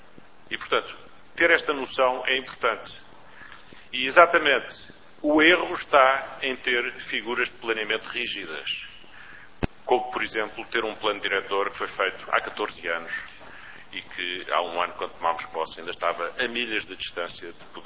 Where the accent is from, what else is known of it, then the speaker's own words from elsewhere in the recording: Lisbon, Portugal; Eu nasci em Lisboa, sempre vivi em Lisboa. Normalmente vivi sempre com vista para o rio